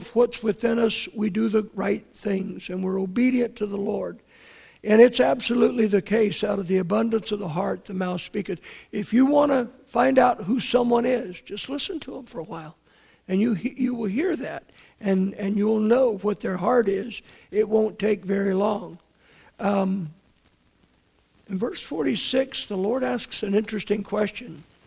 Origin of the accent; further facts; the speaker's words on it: San Leandro, California, United States; Now, the only one that I know of that was possibly about as good was the one I grew up with in San Leandro.